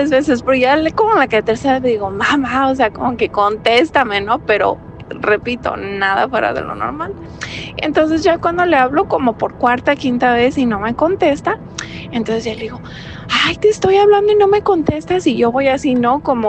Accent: Guanajuato, Mexico; now in United States; Me comunico desde Carolina del Norte, acá por los Estados Unidos. pero originalmente soy de México, Guanajuato, así que saludos a todos los que son de por allá.

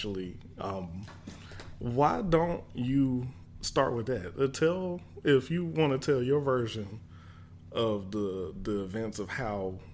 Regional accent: Birmingham, Alabama, United States; I'm from Birmingham, Alabama also. And I was living in Ensley at the time

